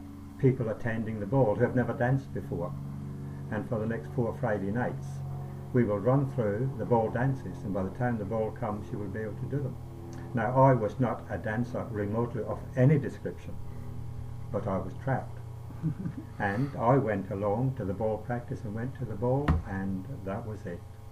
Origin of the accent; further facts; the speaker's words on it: Scotland, United Kingdom; born there; I was born in Scotland.